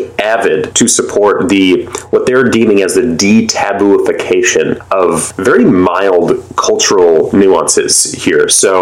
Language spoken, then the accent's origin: English; United States; even just very socially normal niceties that Vince and I, being American, will do will not fly in Vermeklindam.